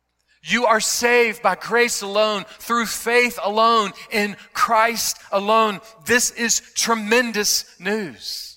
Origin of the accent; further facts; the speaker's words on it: South Carolina, United States; hey, man, I'm from South Carolina. Which meat do I want to get?